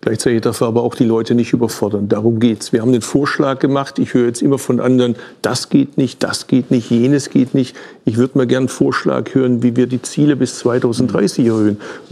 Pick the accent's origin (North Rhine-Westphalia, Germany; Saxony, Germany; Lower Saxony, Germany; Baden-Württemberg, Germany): Baden-Württemberg, Germany; Rate ich als Schwabe nicht dazu.